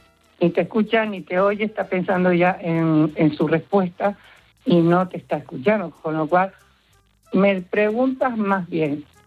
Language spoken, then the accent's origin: Spanish; Tenerife, Canary Islands, Spain; accent: Tenerife; yo mido 1,76, mi acento es de Tenerife, canaria guapísima.